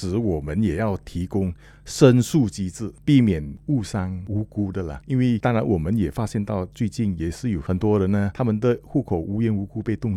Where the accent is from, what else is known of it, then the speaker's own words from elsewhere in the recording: Malaysia; 境外的诈骗境内我们马来西亚的，然后我们马来西亚这边也有一个团伙